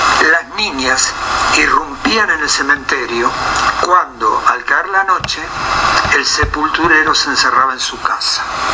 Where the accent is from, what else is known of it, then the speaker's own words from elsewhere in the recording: Argentina; tiene que ver con la niñez y con lo pueblerino y tiene que ver con la pampa, porque soy argentino.